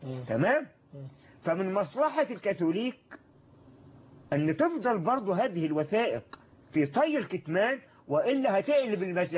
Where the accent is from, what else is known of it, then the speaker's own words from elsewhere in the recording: Egypt; سيبك من الأرثوذكس اللي عندنا في مصر